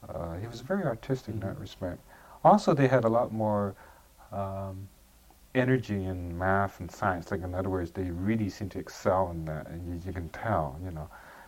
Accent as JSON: {"language": "English", "town": "Vancouver", "region": "British Columbia", "country": "Canada", "tie": "born or raised there", "said": "Grew up in Chinatown, right at the corner of Main and Pender. And my father had a tailor store, so we lived in the back of the store."}